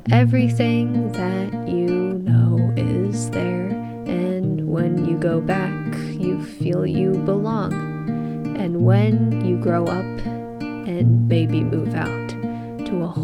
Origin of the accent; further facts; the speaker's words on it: China; also born or lived in Illinois; now in Ohio, United States; But I wouldn't call Northbrook my hometown, because my life in China is where my roots are.